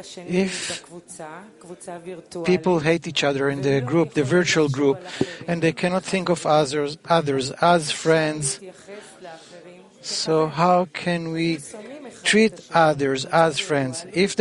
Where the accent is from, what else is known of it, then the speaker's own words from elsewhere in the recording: Japan; English is a second language; I come from Japan. This is my first Congress.